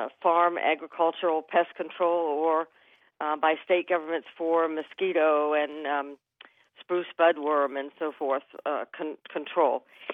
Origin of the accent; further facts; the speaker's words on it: Pittsburgh, Pennsylvania, United States; I grew up in Pittsburgh, about three hills over from where Carson was born